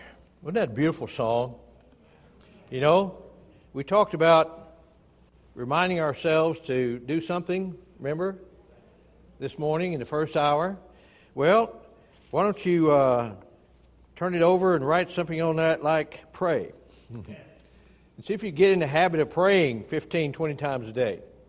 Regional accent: Tennessee, United States; also born or lived in Chattanooga; In Chattanooga, Tennessee, 20 years. In churches. And then, of course, I was born and raised back in the hills of Tennessee.

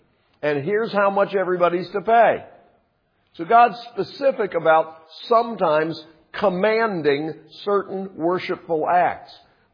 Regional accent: North Carolina, United States; I told the story before about when I was about to preach for the first time at the church where I grew up in North Carolina.

